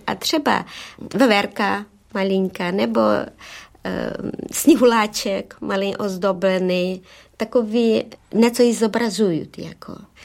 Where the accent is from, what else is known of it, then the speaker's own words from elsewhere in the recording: Zakarpattia Oblast, Ukraine; Já nevím, jak na Slovensku, ale u nás v Podkarpatské Rusi to trvalo do bohozjevení.